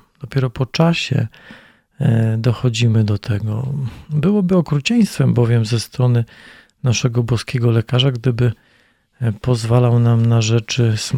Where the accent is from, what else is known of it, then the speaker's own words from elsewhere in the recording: Gdynia, Pomeranian Voivodeship, Poland; born there; also born or lived in Bavaria, Germany; now in Bielsko-Biała, Poland; Chociaż jestem, można powiedzieć, Kaszubem, bo urodziłem się w Gdyni i mieszkam w Bielsku-Białej. Pomieszkiwałem trochę w Bawarii, w Alpach. Wróciliśmy z żoną, z dziećmi do Polski, w góry, Żywiecczyzna